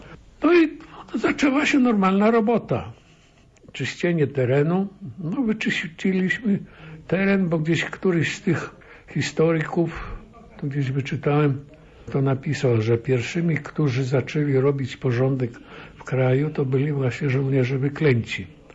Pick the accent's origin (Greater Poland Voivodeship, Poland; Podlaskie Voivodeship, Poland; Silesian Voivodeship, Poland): Podlaskie Voivodeship, Poland; Supraśl; Ja pochodzę przede wszystkim z Supraśla. 12 kilometrów od Białegostoku.